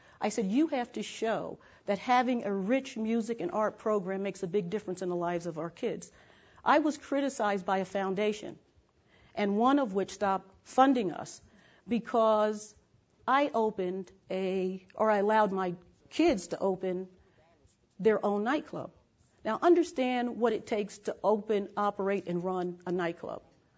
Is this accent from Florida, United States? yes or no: no; Newark, New Jersey, United States; I was born in Newark. I was raised in Newark, chose to teach only in Newark.